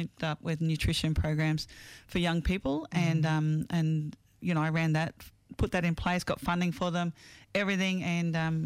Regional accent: Queensland, Australia; in Queensland because I'm from Queensland.

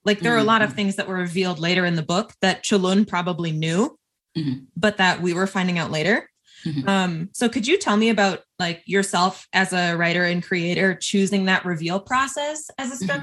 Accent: Midwest, United States; I was not aware, even as a Midwesterner, that there's that powerful community here in the Midwest.

